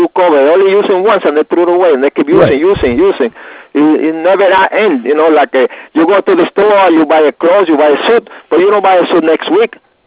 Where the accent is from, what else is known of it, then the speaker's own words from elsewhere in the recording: Puerto Rico; moved away; I started working in 1952 when I came in from Puerto Rico.